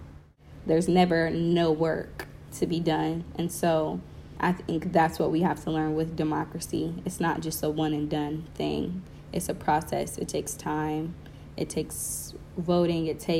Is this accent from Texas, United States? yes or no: no; Indianapolis, Indiana, United States; also born or lived in Georgia, United States; So I was born here in Indianapolis. When I was younger, I actually moved to Georgia, and I lived in Georgia all the way up until about middle school, like 7th or 8th grade, and we moved back here.